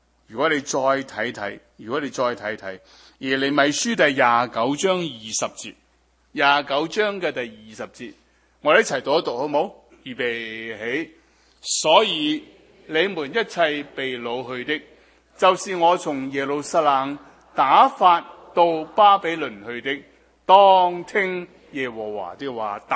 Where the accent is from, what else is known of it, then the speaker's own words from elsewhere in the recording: Hong Kong; 即係你知道我哋香港人好苦惱㗎嘛